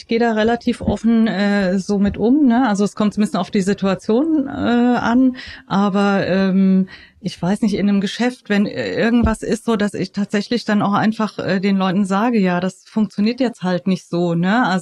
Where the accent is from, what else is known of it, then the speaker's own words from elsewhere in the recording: Frankfurt, Hesse, Germany; ich wohne nicht mehr in Frankfurt. Also ich bin zwar selber in Frankfurt aufgewachsen und habe immer gedacht, so ich werde niemals die Stadt verlassen, was ich dann doch irgendwann getan habe. Und also ich wohne außerhalb